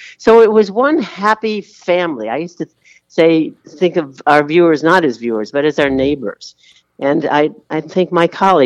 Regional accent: United States; Oh, no, no, no. I'm an American. I was born here, and so were my parents. My grandparents came from Serbia.

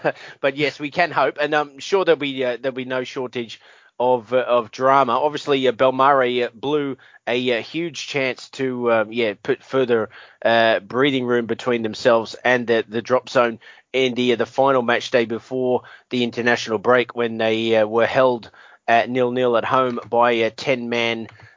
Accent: Australia; as an Australian, it was a bittersweet international break

